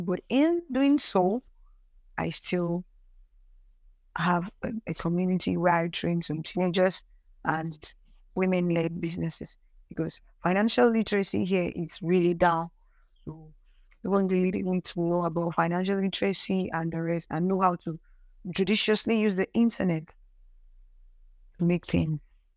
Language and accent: English; Bayelsa, Nigeria; now in Ekiti State, Nigeria; And I'm from Nigeria, precisely Bayelsa State in Nigeria. I'm currently located in Ekiti State, west of Nigeria.